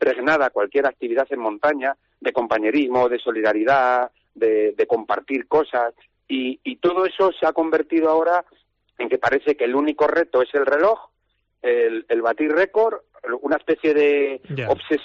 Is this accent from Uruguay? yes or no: no; Madrid, Community of Madrid, Spain; born there; also born or lived in Benasque; yo nací en Madrid, pero Benasque es mi pueblo, siempre ha sido mi pueblo.